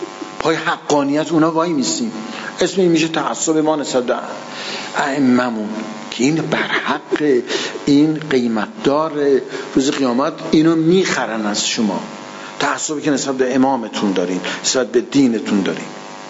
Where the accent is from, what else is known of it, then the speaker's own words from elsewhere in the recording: Iran; مثل که ما مردم ایرانیم دیگه